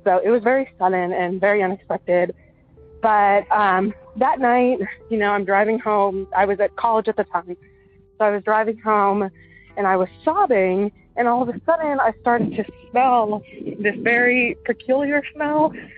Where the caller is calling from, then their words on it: Maryland, United States; I'm calling from Western Maryland.